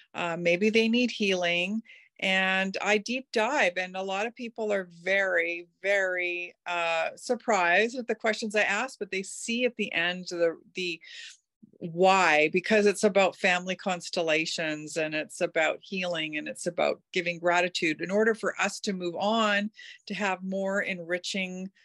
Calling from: North Vancouver, British Columbia, Canada; I am calling in from North Vancouver, looking out into my backyard where there's lots of trails and forest

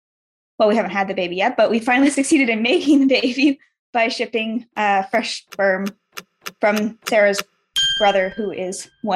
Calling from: Atlantic Canada, Canada; We are zooming in from Atlantic Canada.

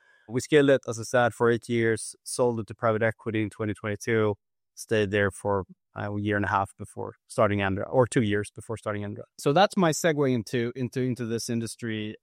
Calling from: Stockholm, Stockholm County, Sweden; I am calling in from Stockholm, Sweden. So afternoon here in a currently rainy Stockholm.

